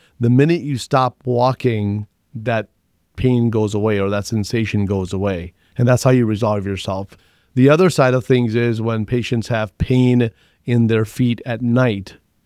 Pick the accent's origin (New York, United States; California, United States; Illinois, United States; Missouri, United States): Illinois, United States; Chicago; born and raised in Chicago, Illinois.